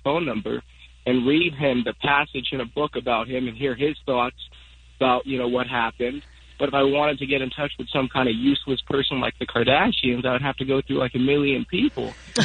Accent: Agoura Hills, California, United States; Agoura Hills, California.

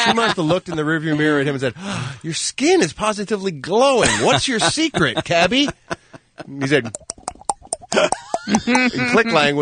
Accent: United States; I have McDonald's. I'm an American.

